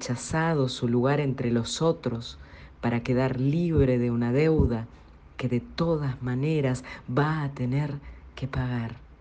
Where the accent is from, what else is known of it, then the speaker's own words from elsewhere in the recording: Resistencia, Chaco, Argentina; de Resistencia, Chaco, Argentina.